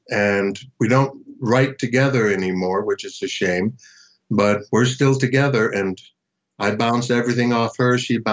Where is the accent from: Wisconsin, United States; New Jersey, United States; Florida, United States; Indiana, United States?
Florida, United States; Miami; this young girl I had known when I was growing up in Miami, our families were good friends.